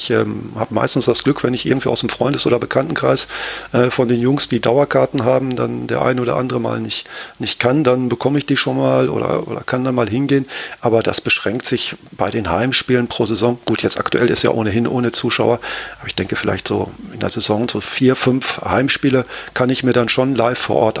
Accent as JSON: {"language": "German", "town": "Gelsenkirchen", "region": "North Rhine-Westphalia", "country": "Germany", "tie": "born or raised there", "said": "Also ich bin in Gelsenkirchen geboren und aufgewachsen"}